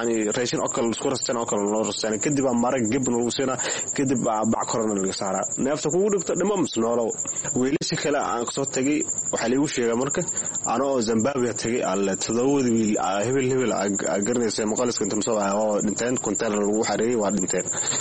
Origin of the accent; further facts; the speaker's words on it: Mogadishu, Banaadir, Somalia; now in Dadaab, Kenya; waxaan ka imaaday Soomaaliya, khaasatan Hamar, xaafadnagadegna waxaa waaye Saybiano.